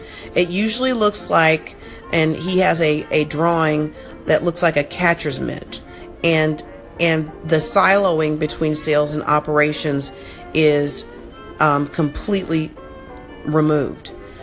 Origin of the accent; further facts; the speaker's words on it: Florida, United States; I grew up in South Florida. All we do is want to go to the beach and play and do golf and swim.